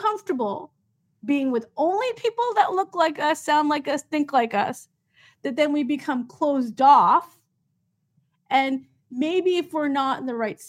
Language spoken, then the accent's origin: English; United States; I'm Muslim. I'm Muslim American, first generation.